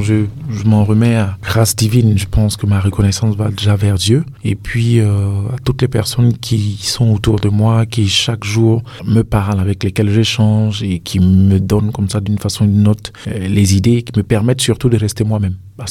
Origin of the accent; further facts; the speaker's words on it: Burkina Faso; Je suis burkinabé.